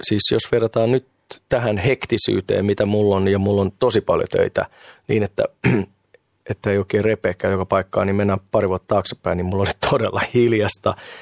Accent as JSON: {"language": "Finnish", "town": "Tampere", "region": "Pirkanmaa", "country": "Finland", "tie": "born or raised there", "said": "Mä oon siis Tampereelta kotosi"}